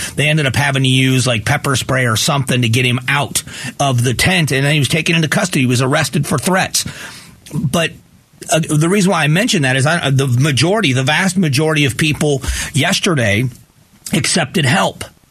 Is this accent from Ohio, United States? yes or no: yes; Cleveland, Ohio, United States; born there; I was born in Cleveland.